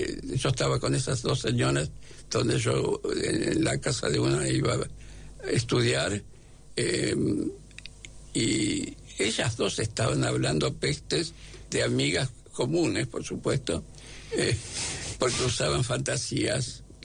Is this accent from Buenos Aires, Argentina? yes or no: yes; Buenos Aires, Argentina; Y yo quiero Buenos Aires, soy evidentemente un porteño. Yo nací en Belgrano